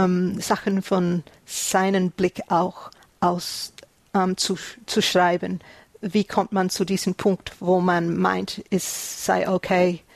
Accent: Queensland, Australia; German is a second language; ich komme aus Queensland. Es ist im Norden, Nordosten von Australien.

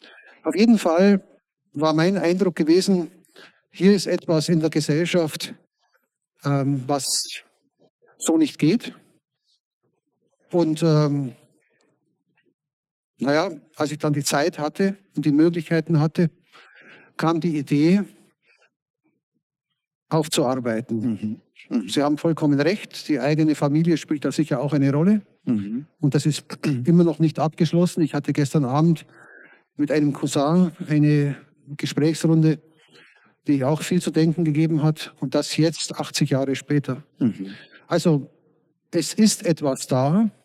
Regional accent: Kelheim, Bavaria, Germany; ich habe das zum Beispiel als Jugendlicher in Kelheim erlebt

